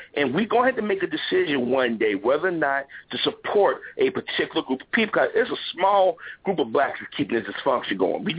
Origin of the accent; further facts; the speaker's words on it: Chicago, Illinois, United States; I'm from Chicago, and I laugh sometimes because a lot of those murders are not black people.